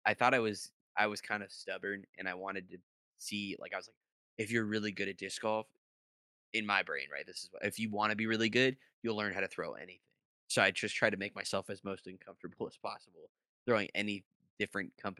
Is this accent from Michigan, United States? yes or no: no; San Diego, California, United States; We're both from San Diego, pretty similar in age, with similar high schools